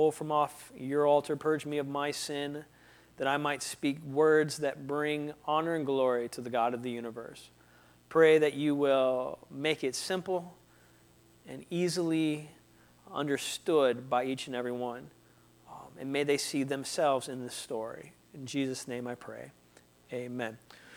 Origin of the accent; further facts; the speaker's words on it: Kettering, Ohio, United States; moved away as an adult; I was born in Kettering, Ohio. I lived there until I was 19.